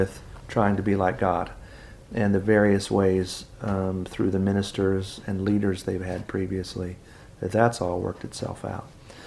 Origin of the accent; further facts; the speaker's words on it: Henryville, Indiana, United States; And I come from Henryville, Indiana